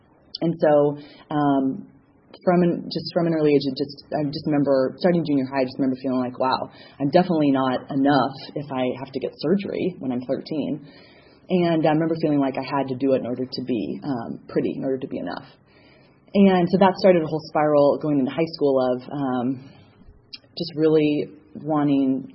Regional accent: California, United States; I'm a Cali girl, born and raised in Cali, and life was really great.

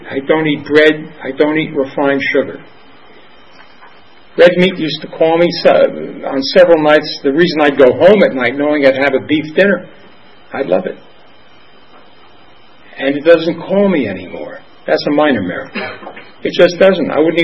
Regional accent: Los Angeles, California, United States; I'm from Los Angeles.

